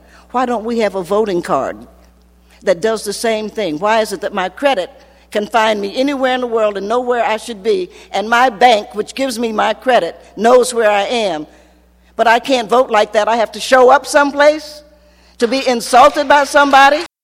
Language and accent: English; Southern United States, United States; I am a Southerner.